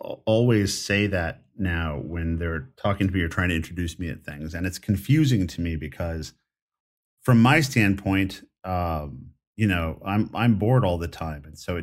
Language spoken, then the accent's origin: English; New Mexico, United States; is that I grew up in New Mexico. I thought I was going to be a musician.